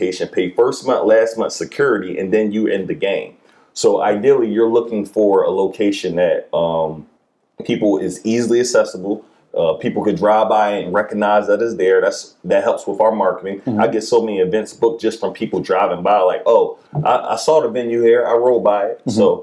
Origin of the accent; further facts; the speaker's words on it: Philadelphia, Pennsylvania, United States; Like, I'm from West Philly, so we say, we're looking for areas that are kind of close to the hood